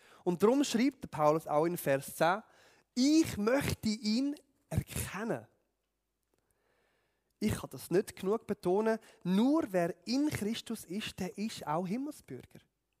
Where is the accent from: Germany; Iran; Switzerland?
Switzerland; Alles, woran ich mich als Schweizer Bürger freuen kann